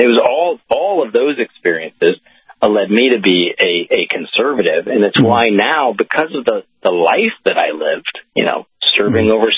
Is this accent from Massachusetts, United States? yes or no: no; Missouri, United States; born or raised there